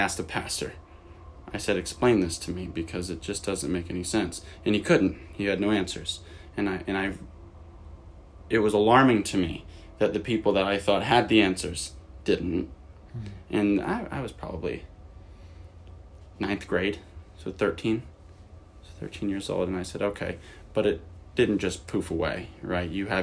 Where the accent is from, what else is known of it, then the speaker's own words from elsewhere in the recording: Ohio, United States; born there; also born or lived in Florida; I was born in Ohio, but I spent a lot of time in Florida throughout high school, and for my bachelor's degree, I was in Florida State University.